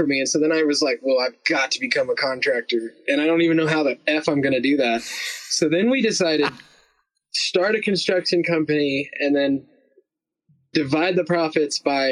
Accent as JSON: {"language": "English", "region": "North Carolina", "country": "United States", "tie": "born or raised there", "also_born_or_lived": "Alabama", "said": "I was raised both in North Carolina and Alabama."}